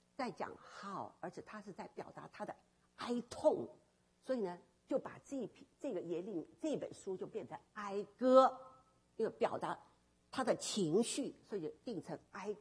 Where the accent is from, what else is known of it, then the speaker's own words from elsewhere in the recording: Taiwan; also born or lived in Fujian, China; 我的爸爸是军人啊，我出生在福建。当我两岁的时候，国共战争啊